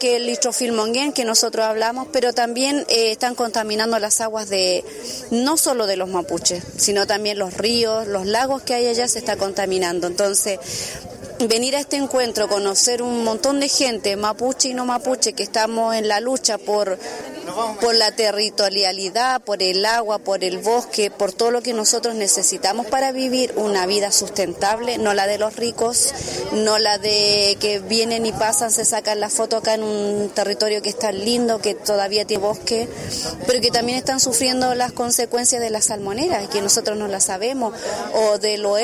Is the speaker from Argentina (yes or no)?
yes; Neuquén, Argentina; vengo de Neuquén. Neuquén es una provincia en Puelmapu, en Argentina, una provincia que tiene mucha lucha, tiene 60 comunidades.